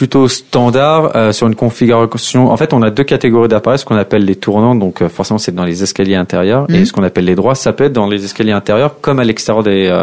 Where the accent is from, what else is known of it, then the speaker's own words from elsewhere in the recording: Montmorency, Île-de-France, France; Comme pas mal de personnes le savent, je viens de Montmorency